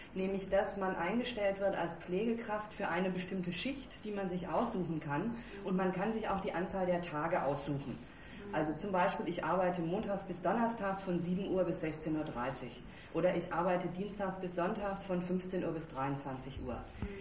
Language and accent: German; Frankfurt, Hesse, Germany; Ich bin ja aus Frankfurt